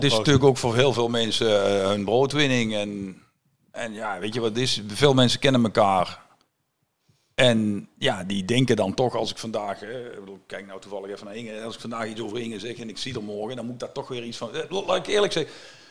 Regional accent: Limburg, Netherlands; Ja, en klaverjassen, bij ons in Limburg noemen ze dat pandoeren.

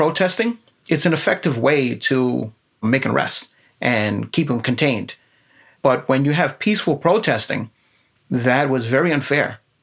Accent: Bronx, New York, United States; And growing up in the South Bronx, I could understand how people did not like police officers

